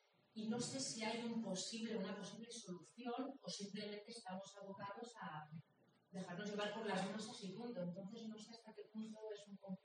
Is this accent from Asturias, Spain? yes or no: no; Madrid, Community of Madrid, Spain; Mi malestar como persona, como madrileña, que evidentemente me gusta que mi ciudad esté abierta a otras personas